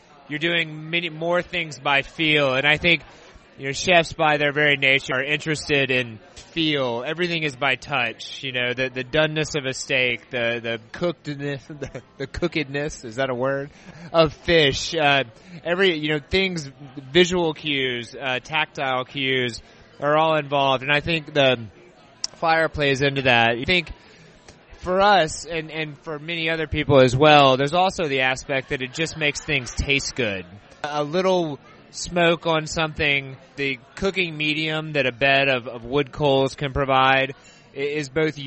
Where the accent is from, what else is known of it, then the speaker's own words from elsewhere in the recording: Memphis, Tennessee, United States; also born or lived in California; I was born and raised in Memphis and only lived in California for about 7 years.